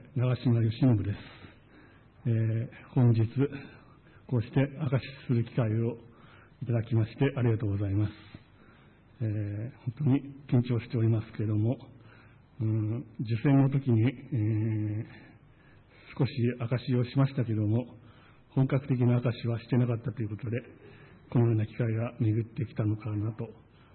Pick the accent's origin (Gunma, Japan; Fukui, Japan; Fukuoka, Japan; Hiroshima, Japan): Gunma, Japan; Ota; 私は群馬県の大田町というところで生まれました。それで18まで群馬県で育ちました。